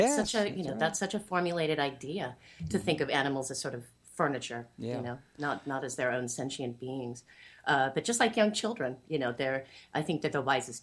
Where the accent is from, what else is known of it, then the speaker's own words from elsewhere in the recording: Lincoln City, Oregon, United States; There is a tribe called the Siletz that is in my hometown of Lincoln City that I had very close contact with during those formative years as well.